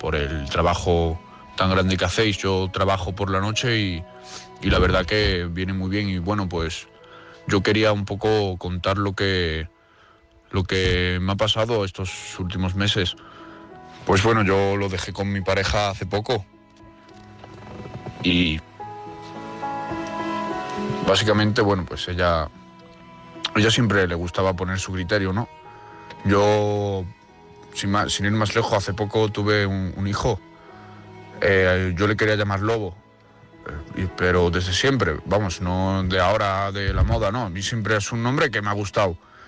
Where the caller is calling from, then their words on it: Navarre, Spain; de Navarra.